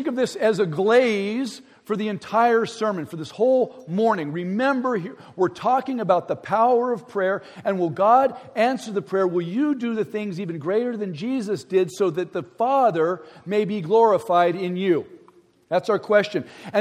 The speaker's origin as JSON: {"language": "English", "town": "San Diego", "region": "California", "country": "United States", "tie": "born or raised there", "lives_now": "Kansas, United States", "said": "I spent 35 years growing up in San Diego, and I love Southern California."}